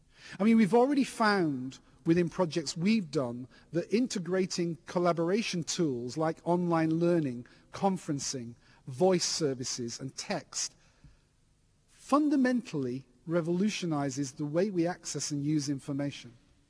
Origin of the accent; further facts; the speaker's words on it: England, United Kingdom; I'm English and I live in England. Well, almost.